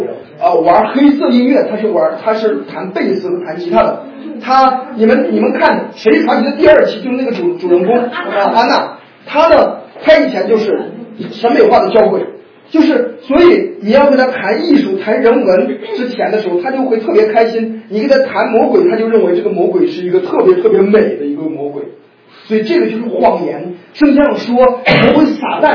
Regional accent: Henan, China; 这个在河南呢，在我们老家说有一个算命先生呢

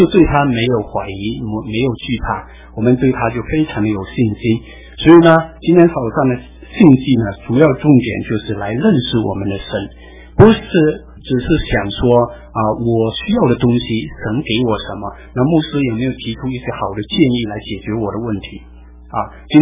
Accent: China; 我们中国人早期也这么做

